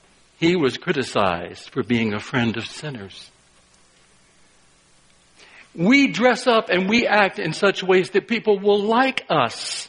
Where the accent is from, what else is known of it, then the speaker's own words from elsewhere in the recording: North Carolina, United States; I think back to my youth. I lived in North Carolina. It was an insult to mistakenly say that I was from South Carolina.